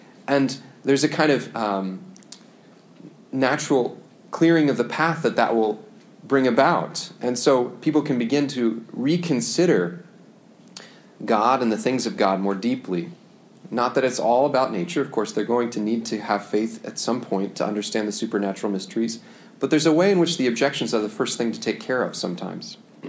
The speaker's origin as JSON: {"language": "English", "region": "Kansas", "country": "United States", "said": "I'm from Kansas, so time for a rural analogy."}